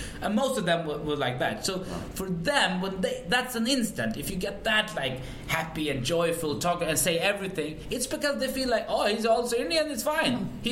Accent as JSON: {"language": "English", "country": "Sweden", "said": "I'm from Sweden, right?"}